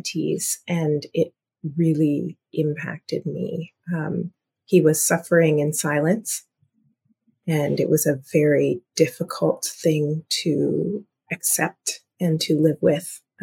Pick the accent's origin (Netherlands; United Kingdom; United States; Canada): Canada; Scarborough, Ontario; I grew up in Scarborough, Ontario. My grandmother grew up in Jamaica.